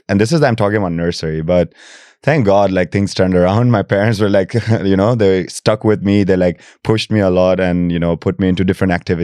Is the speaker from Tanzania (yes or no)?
yes; Tanzania; Well, I come from Tanzania, so that's a big, big part of my identity. You know, born and raised there.